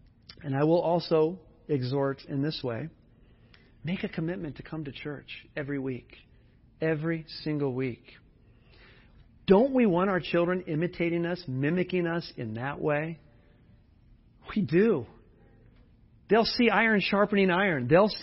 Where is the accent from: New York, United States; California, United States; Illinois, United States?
California, United States; I grew up in Southern California.